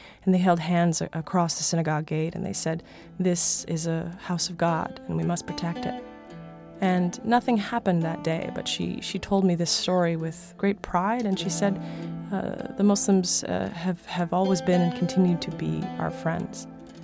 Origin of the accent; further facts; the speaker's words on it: Boston, Massachusetts, United States; I grew up in the Boston area as the product of a kind of an unlikely love story.